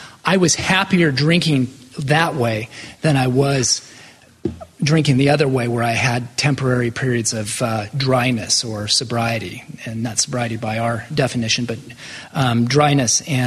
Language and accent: English; Portland, Oregon, United States; I was living in Ashland, Oregon at the time, and I'm originally from Portland